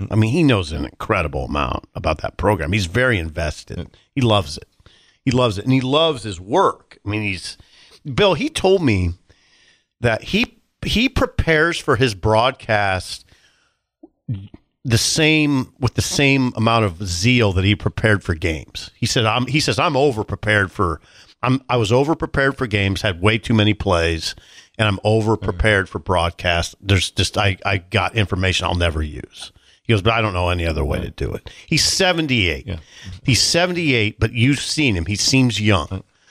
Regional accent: Columbus, Ohio, United States; Because we're both from Columbus.

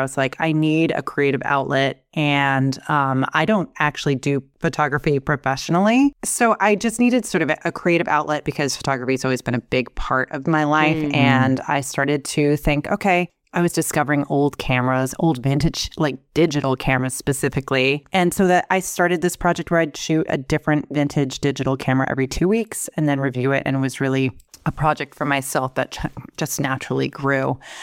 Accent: Iowa, United States; also born or lived in New York; I grew up in Iowa, between Iowa and New York.

